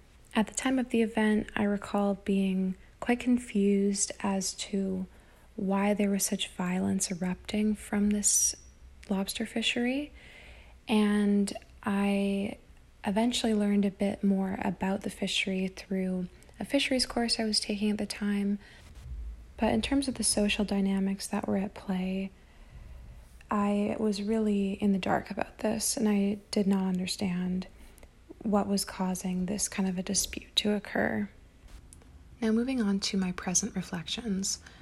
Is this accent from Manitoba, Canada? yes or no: yes; Manitoba, Canada; I went through in my hometown back in Manitoba